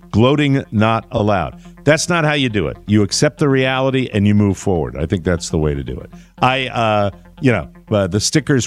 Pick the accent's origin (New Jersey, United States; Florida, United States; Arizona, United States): Florida, United States; And it didn't work in my home state of Florida right now.